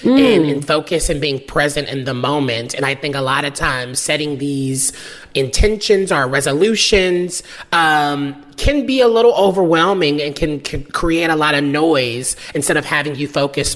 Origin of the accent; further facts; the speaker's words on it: Nashville, Tennessee, United States; I'm from Nashville, honey.